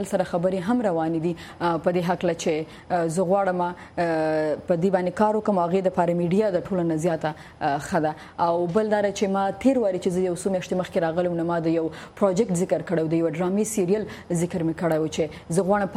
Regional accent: Pakistan; زه په پاکستان کې پیدا شوم ما غلطه مې تعلیم کړای

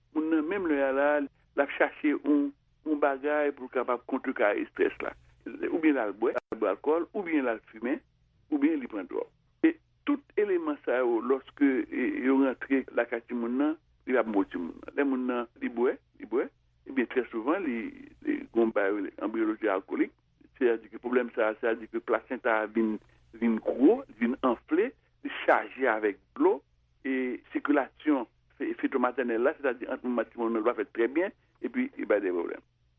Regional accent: Haiti

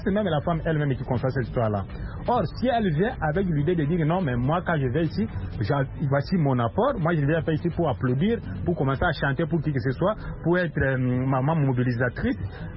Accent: Kinshasa, DR Congo

